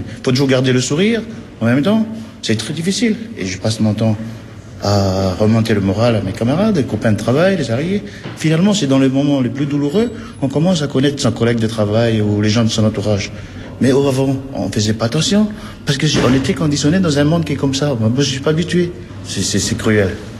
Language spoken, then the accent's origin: French; Vanuatu; born or raised there; now in France